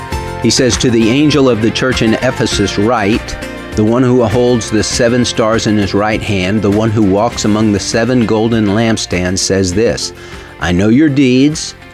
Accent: Texas, United States

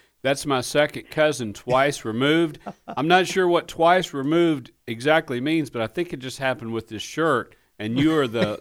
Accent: the South, United States; Hey, I'm from the South.

